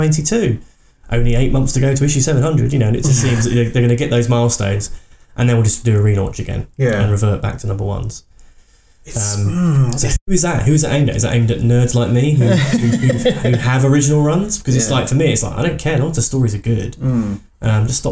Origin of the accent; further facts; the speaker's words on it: Bournemouth, South West England, United Kingdom; I was chatting to a comic book store owner when I went back to my hometown in Bournemouth recently.